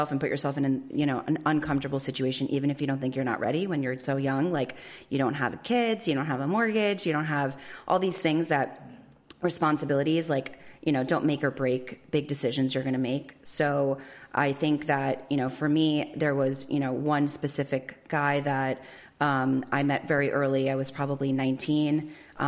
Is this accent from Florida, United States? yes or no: yes; Miami, Florida, United States; I grew up here in Miami, went to the University of Florida, go Gators.